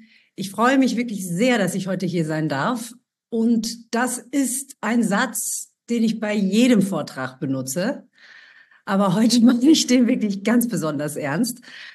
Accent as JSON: {"language": "German", "town": "Ibbenbüren", "region": "North Rhine-Westphalia", "country": "Germany", "tie": "born or raised there", "said": "mein geliebtes Münster, meine Studienstadt, ist mehrfach vertreten. Also Grüße gehen in die alte Heimat. Und was ich nicht gesehen habe, ist meine Heimatstadt. Wenn jemand aus Ibbenbüren hier ist, mein Herz schlägt Ihnen entgegen"}